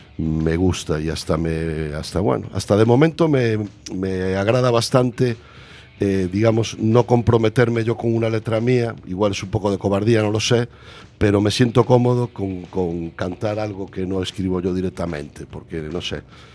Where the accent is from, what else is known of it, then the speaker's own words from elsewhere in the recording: Galicia, Spain; accent: Costa da Morte; aunque siga teniendo pues mi acento de aquí de A Costa de la Morte